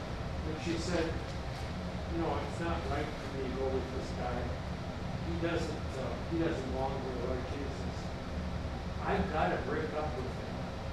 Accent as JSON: {"language": "English", "town": "Green Bay", "region": "Wisconsin", "country": "United States", "tie": "born or raised there", "said": "I grew up in Green Bay, Wisconsin, and Green Bay, Wisconsin is a very Catholic town."}